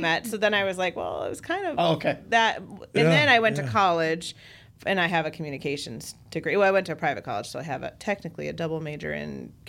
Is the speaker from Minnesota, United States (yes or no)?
yes; Rochester, Minnesota, United States; also born or lived in East Coast; I grew up in the on the East Coast, and then Mayo Clinic moved our family out to Minnesota in 91, so I was like 10. And so then I pretty much, I pretty much grew up in Rochester, so this is kind of my hometown.